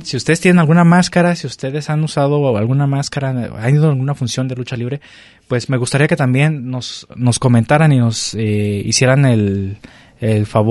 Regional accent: Mexico; una de las cosas que nos identifica también como mexicanos pues es la lucha libre.

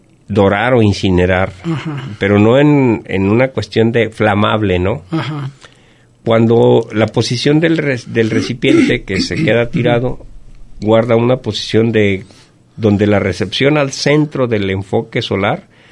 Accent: Colotlán, Jalisco, Mexico; Pero los únicos que comemos carne somos los de Colotlán, así, de esa manera desmedida.

